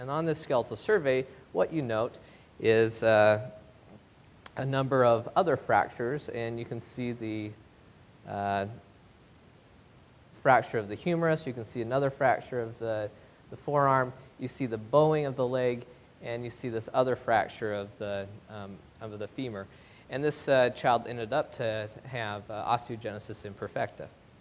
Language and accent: English; North Ogden, Utah, United States; As mentioned, I'm from North Ogden, and so I feel right at home.